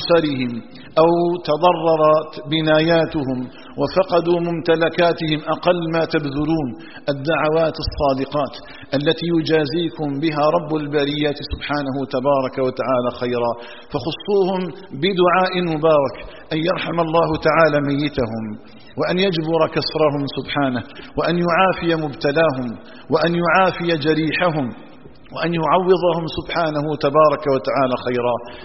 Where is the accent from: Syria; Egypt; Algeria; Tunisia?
Algeria; اللهم اجعل بلادنا الجزائر آمنة مطمئنة